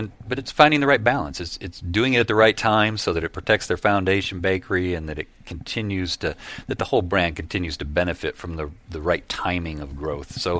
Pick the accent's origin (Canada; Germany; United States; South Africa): United States; Vestal, New York; I grew up in Vestal, which is just outside of Binghamton, New York.